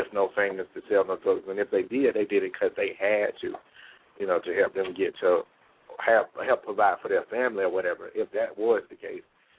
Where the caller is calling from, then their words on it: Kennesaw, Georgia, United States; I'm calling from Kennesaw. Who? Kennesaw. Well, my number is the Thomasville, Georgia number, but I'm up in Kennesaw, Georgia right now.